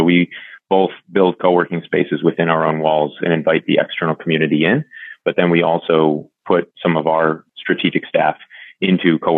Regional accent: Ithaca, New York, United States; I grew up in Ithaca and went to Cornell for undergrad. Yeah. So you and I are one of the many exports of upstate New York.

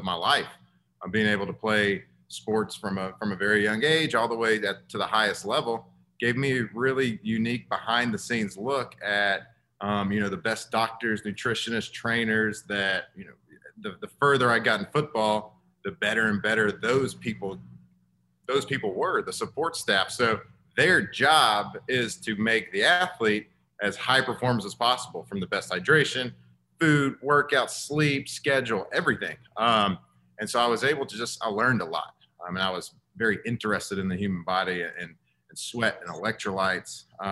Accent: Texas, United States; You know, I grew up and born and raised in Texas.

